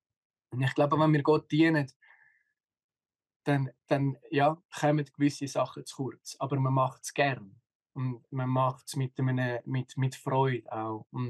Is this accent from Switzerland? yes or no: yes; Switzerland; was nicht immer einfach ist, ist gerade als Schweizer. Oder als Schweizer wirst du trainiert, 18 Jahre zum unabhängig sein.